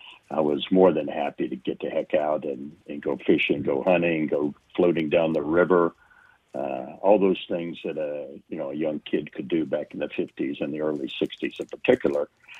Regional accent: Louisiana, United States; also born or lived in Arkansas; My parents moved across the state line into Louisiana. So I lived in northeast Louisiana for quite some time, a number of years. And that's where I grew up and really went to school

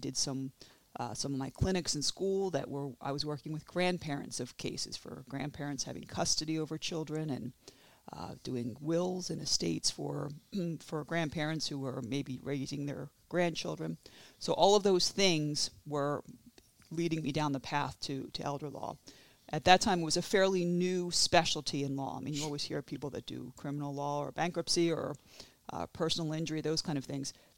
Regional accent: Philadelphia, Pennsylvania, United States; So I am a native of Philly. I'm a Philly girl.

